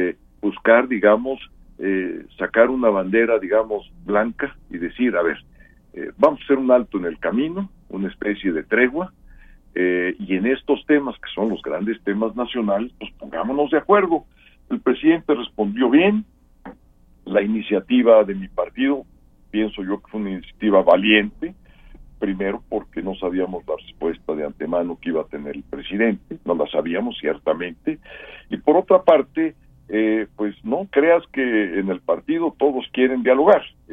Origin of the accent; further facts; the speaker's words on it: Mexico; Quienes tienen deudas, que casi somos todos los mexicanos